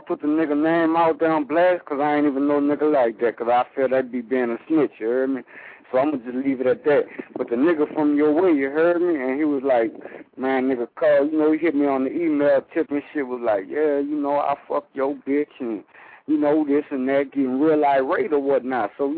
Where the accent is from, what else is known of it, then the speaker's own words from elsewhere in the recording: New Orleans, Louisiana, United States; I'm from New Orleans, so, you know, it'd be a nice collaboration